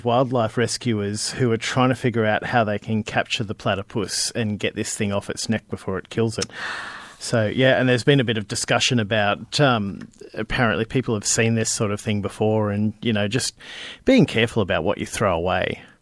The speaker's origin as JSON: {"language": "English", "town": "Brisbane", "region": "Queensland", "country": "Australia", "tie": "born or raised there", "lives_now": "Sunshine Coast, Australia", "said": "No, actually, I grew up mostly in Brisbane"}